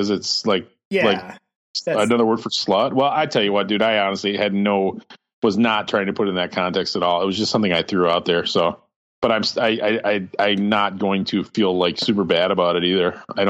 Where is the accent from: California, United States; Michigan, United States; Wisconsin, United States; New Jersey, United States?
Wisconsin, United States; if you grew up in like I grew up in Wisconsin, right?